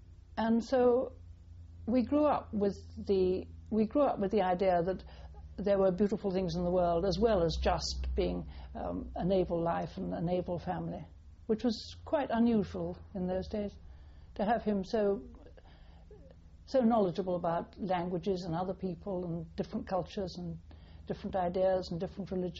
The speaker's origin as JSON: {"language": "English", "town": "Esher", "region": "South East England", "country": "United Kingdom", "tie": "born there", "said": "I was born at Esher in Surrey, 1925."}